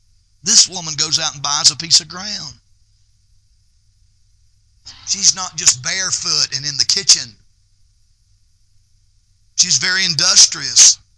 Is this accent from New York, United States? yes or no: no; Greer, South Carolina, United States; We were born and raised in Greer, South Carolina. We went to school there.